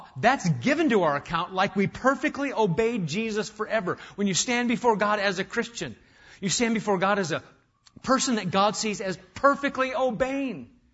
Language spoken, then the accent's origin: English; Omaha, Nebraska, United States; It's because I grew up in Omaha. Where in New England, when we go on field trips, we go to the aquarium.